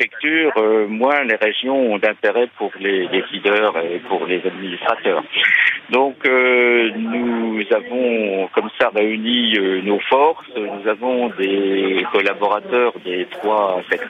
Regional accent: Grand Est, France; born there; je suis né dans la Marne. Oui. Et toute une partie de ma famille est originaire des Ardennes.

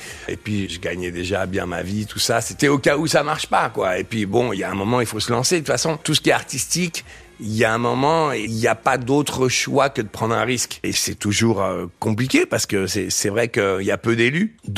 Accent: Paris, Île-de-France, France; Et puis, je suis parisien

